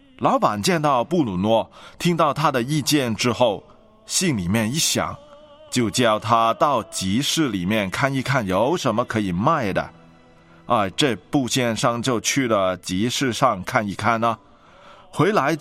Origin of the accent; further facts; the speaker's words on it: China; 照我们中国人的说话来讲呢，就是按本子办事了。